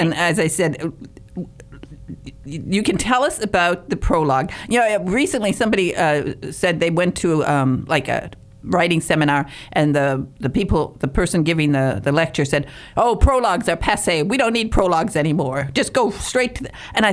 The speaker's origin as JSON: {"language": "English", "region": "England", "country": "United Kingdom", "moved": "yes", "lives_now": "United States", "said": "Because we moved from England to Houston, and we used to go up to Dallas"}